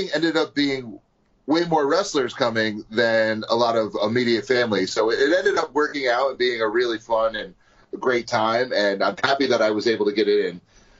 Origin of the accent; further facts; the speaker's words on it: New York, United States; Even though this was 96, it was still, like, that was what was on TV, because I'm from New York, so that they dominated the North in television programming.